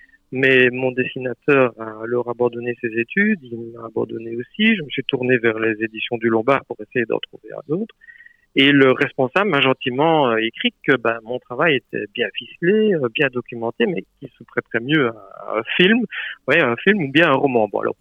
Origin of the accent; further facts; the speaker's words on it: Wallonia, Belgium; Oui, il n'y aura que 100 ans que nous sommes belges, nous, de ce côté-là.